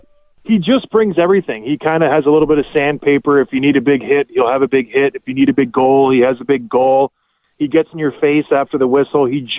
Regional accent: Canada; Us being Canadian

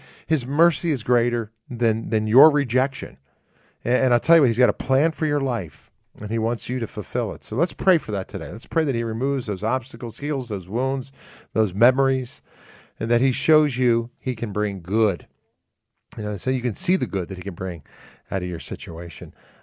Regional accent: Philadelphia, Pennsylvania, United States; she knows I'm from Philadelphia

